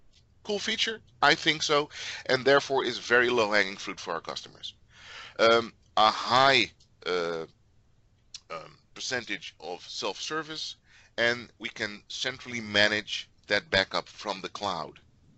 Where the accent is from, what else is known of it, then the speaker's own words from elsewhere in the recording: Netherlands; Since I am from the Netherlands, I can say it's a BaaS service like a BaaS.